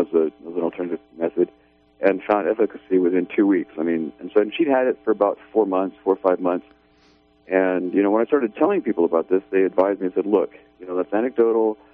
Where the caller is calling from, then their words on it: Redway, California, United States; Yeah, hi, I'm from Redway, California.